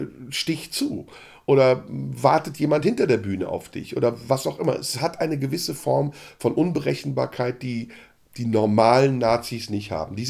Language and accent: German; Turkey; dass ich als eine Art Token, eben als Türke, mich vor ihn stelle